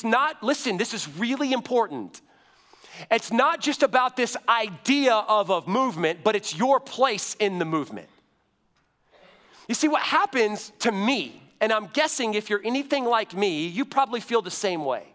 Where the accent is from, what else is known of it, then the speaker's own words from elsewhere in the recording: the South, United States; I'll try to slow down because I know I'm from the South and I talk really fast, okay?